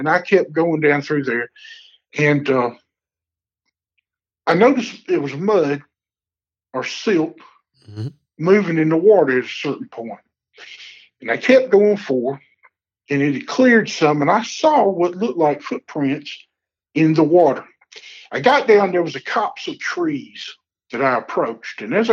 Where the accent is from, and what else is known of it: the South, United States; born or raised there